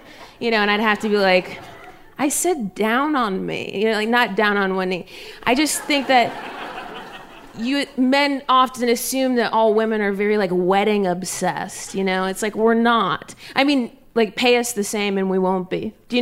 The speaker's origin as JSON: {"language": "English", "region": "Ohio", "country": "United States", "tie": "born or raised there", "said": "We grew up in Ohio, and I don't know if they're native to that land or what"}